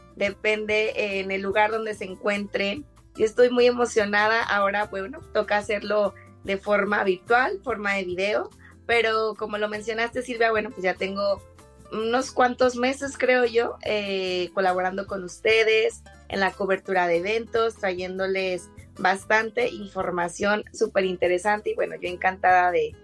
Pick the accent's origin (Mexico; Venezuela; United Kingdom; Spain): Mexico; moved away as an adult; now in Ireland; yo soy mexicana, ya en 13 días, para ser exactos, cumplo un año acá.